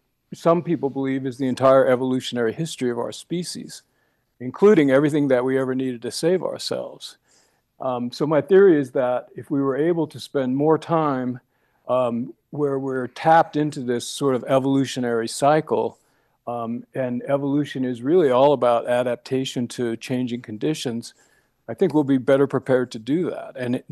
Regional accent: Salt Lake City, Utah, United States; I was no longer surrounded by the mountains that I grew up with in Salt Lake City.

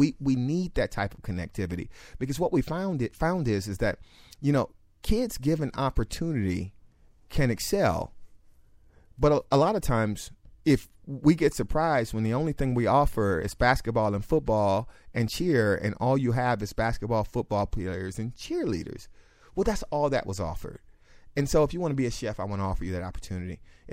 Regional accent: Miami Gardens, Florida, United States; And so I get to be the mayor of my hometown, which is great.

